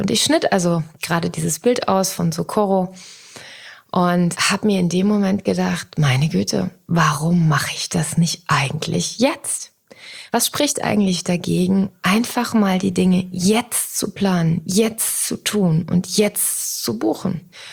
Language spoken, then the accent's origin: German; Hesse, Germany; bei uns in Hessen sagt man auch mal Butter bei die Fische, ne?